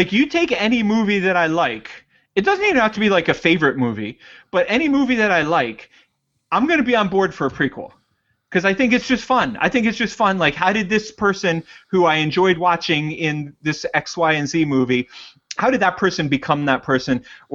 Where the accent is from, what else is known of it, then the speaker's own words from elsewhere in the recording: Brooklyn, New York, United States; showing up in my hometown of Brooklyn.